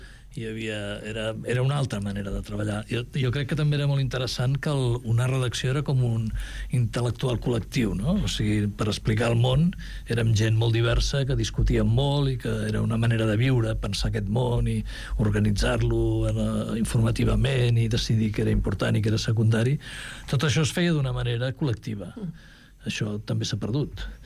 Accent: Barcelona, Catalonia, Spain; accent: Barcelona Catalan; volíem buscar el català meu de Barcelona, no? Jo volia que la música fos el meu català, que és un català ple de faltes, que és el que parlem aquí, no? I jo volia que tingués aquest to català de Barcelona

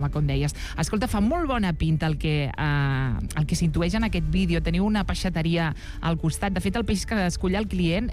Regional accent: Catalonia, Spain; Ja sabeu com som els catalans.

